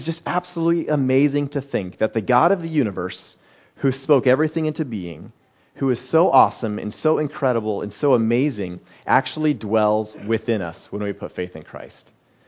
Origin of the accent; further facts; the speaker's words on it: Colorado, United States; Well, I grew up in Colorado.